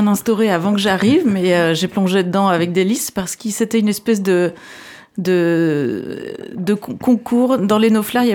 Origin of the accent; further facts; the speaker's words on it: Belgium; Oui, je suis belge, j'ai 47 ans, j'ai un mari, deux enfants.